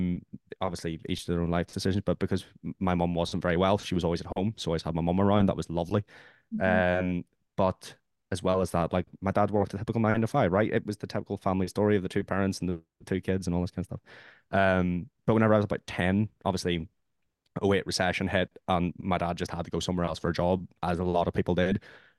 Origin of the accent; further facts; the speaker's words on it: Derry, Northern Ireland, United Kingdom; I'm 25, and I grew up in Derry, up in the north, and was there until, well, was in the north until about 18 months ago. Did the typical thing, you know, grew up in Derry and then went to Belfast for university.